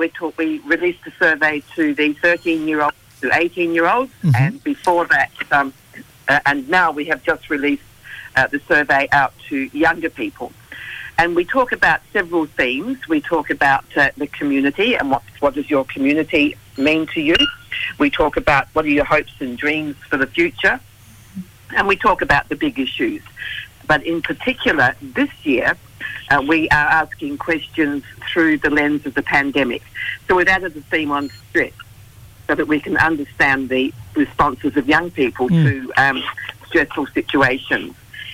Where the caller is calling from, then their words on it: Brisbane, Queensland, Australia; So I'm calling from Brisbane.